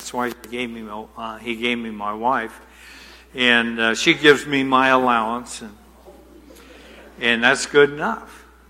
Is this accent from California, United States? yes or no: no; West Virginia, United States; born there; also born or lived in Kentucky; But I was born in West Virginia. What? Yeah. I know all the West Virginia jokes from you Pennsylvania people. And then I lived in Kentucky